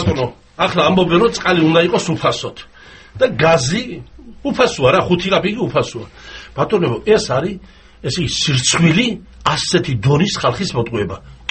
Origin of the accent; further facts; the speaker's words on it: Tbilisi, Georgia; მეც თბილისელი ვარ მეც ქართველი ვარ